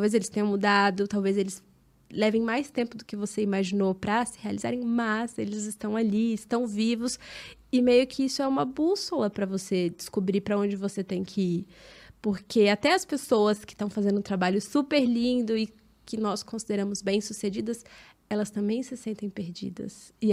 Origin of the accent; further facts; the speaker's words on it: Minas Gerais, Brazil; Eu sou de Minas, né?